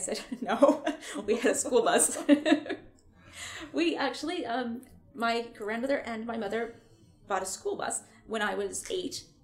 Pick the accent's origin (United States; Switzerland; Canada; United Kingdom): Canada; Vancouver, British Columbia; born there; No, I never actually lived in Oregon. I know, it's weird. I was born in Vancouver and then, you know, grew up kind of a few different places. Yeah, I was actually born, honestly, like 4 blocks from here.